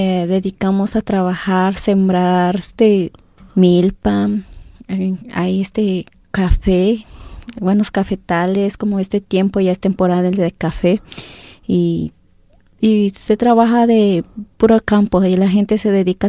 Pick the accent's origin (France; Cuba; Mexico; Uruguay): Mexico; Guerrero; first language Tlapanec; yo vengo del estado de Guerrero, México.